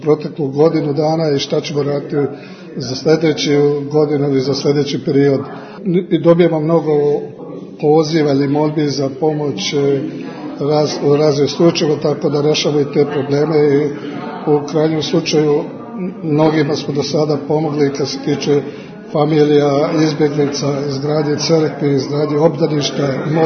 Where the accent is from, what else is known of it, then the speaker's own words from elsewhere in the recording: Kozarska Dubica, Republika Srpska, Bosnia & Herzegovina; now in Kikinda, Serbia; Momentalno živim u Kikindi, inače sam rodom iz Kozarske Dubice i to je to.